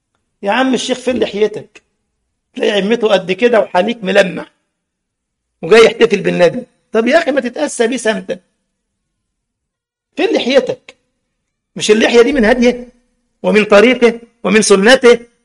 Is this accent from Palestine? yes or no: no; Egypt; في التجمع عندنا في مصر مع علية القوم